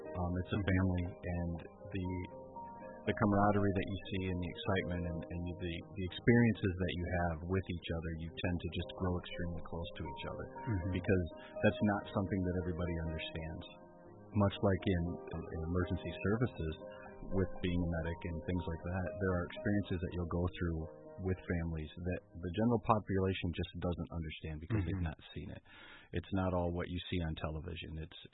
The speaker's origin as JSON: {"language": "English", "town": "Berrien Springs", "region": "Michigan", "country": "United States", "tie": "born or raised there", "said": "I was born and raised in Bering Springs. I was raised in the Adventist Church."}